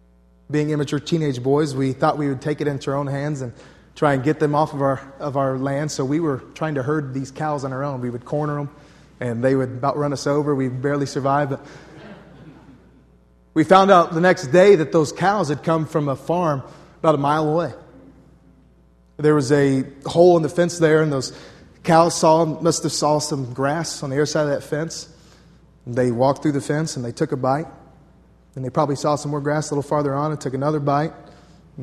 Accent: Missouri, United States; I grew up in Missouri, and I spent a lot of my summers working at a camp that our church owned.

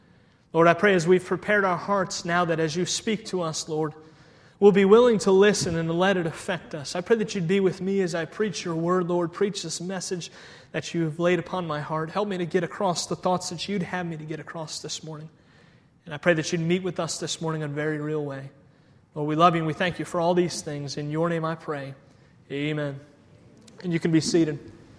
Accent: Cleveland, Ohio, United States; I'm a Cleveland sports fan. I grew up in Cleveland, Ohio, and I remember rooting for the Cleveland Cavaliers

